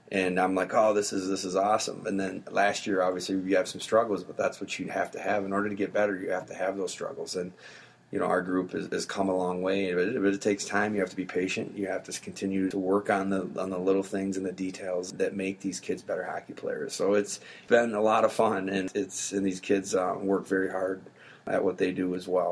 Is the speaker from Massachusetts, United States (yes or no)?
no; Hastings, Minnesota, United States; So I grew up in Hastings, Minnesota, lived there, played there all through youth, played high school hockey